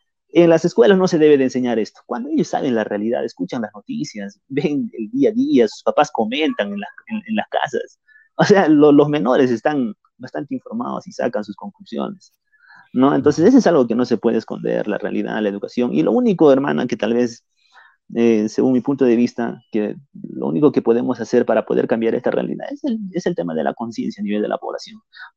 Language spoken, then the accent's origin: Spanish; Ilave, Puno, Peru; En mi pueblo de Ilave, ahorita no existe la policía.